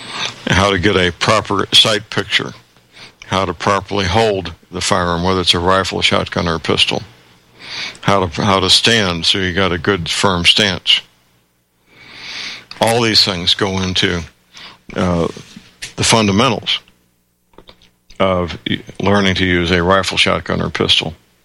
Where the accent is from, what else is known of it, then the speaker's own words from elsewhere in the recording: St. Louis, Missouri, United States; not even my hometown, St. Louis, at this point.